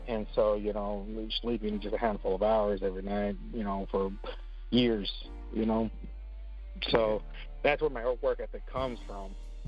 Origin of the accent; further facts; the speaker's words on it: Casa Grande, Arizona, United States; I grew up in Casa Grande, Arizona. A really, really small town, and you know, not much really going on there.